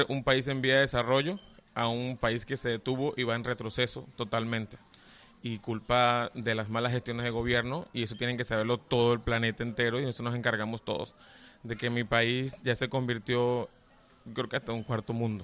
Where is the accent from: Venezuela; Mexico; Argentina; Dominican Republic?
Venezuela; moved away as an adult; Pero la situación se volvió cada vez más crítica y la inseguridad y lo que era el alto costo de la vida disminuyó la calidad de vida de todo venezolano, incluyendo también a los profesionales.